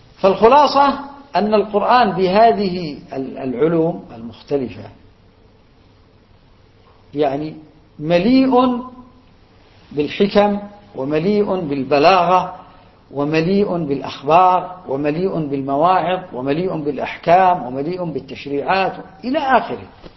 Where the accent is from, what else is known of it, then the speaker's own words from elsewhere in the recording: Yemen; يعني أنا أذكر عندنا في اليمن وصلنا إلى 40 حزب يمكن في بلد واحد، هذا اليمن بلد واحد